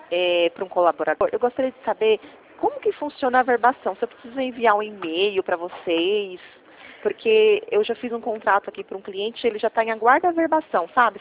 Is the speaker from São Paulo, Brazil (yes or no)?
yes; Atibaia, São Paulo, Brazil; Eu sou de Atibaia.